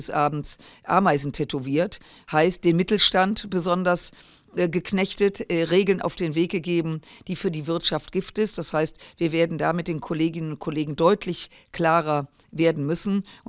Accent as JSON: {"language": "German", "town": "Düsseldorf", "region": "North Rhine-Westphalia", "country": "Germany", "said": "Ich komme ja aus Düsseldorf, ich bin mal per se ein fröhlicher Mensch"}